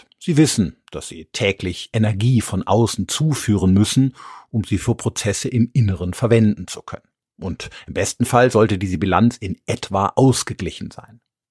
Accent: Rhineland-Palatinate, Germany; Der schöne Wiesensee beispielsweise in meiner Heimat im Westerwald wäre ein sehr, sehr gutes Beispiel hierfür.

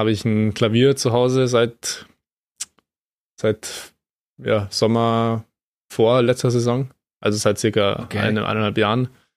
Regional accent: Garmisch-Partenkirchen, Bavaria, Germany; ich bin ja aus Garmisch

